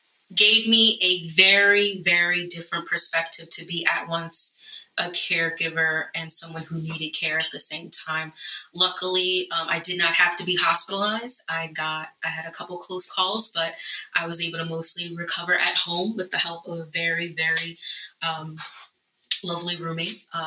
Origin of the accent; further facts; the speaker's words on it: New York, United States; COVID has been intensely personal for me as a person of color, as a healthcare provider, as a New Yorker.